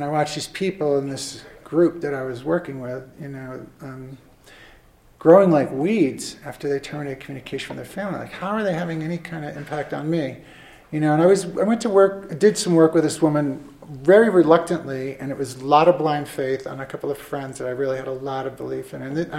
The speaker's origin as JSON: {"language": "English", "region": "New York", "country": "United States", "tie": "born or raised there", "said": "I grew up in the Hudson Valley, and I got clean, and my earlier years of recovery were in the Albany area, which is, you know, another hour and a half north."}